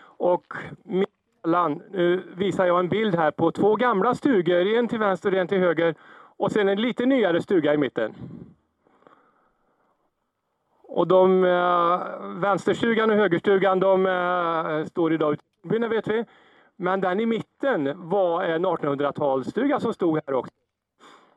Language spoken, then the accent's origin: Swedish; Skara, Västra Götaland County, Sweden; det var för att han hörde att jag var från Skara.